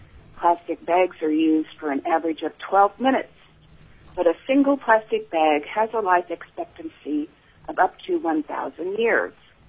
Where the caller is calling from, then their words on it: Homer, Alaska, United States; I'm calling from Homer.